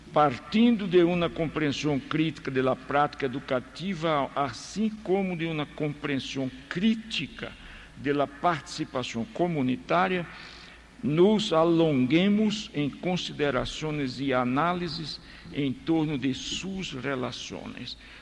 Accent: Recife, Pernambuco, Brazil; Spanish is a second language; Y Recife, mi tierra, es una ofensa andar con esto

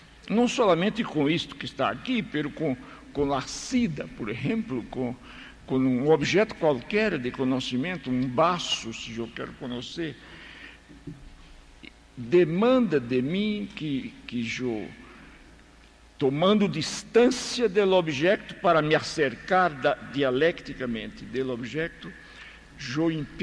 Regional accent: Recife, Pernambuco, Brazil; Spanish is a second language; Y Recife, mi tierra, es una ofensa andar con esto

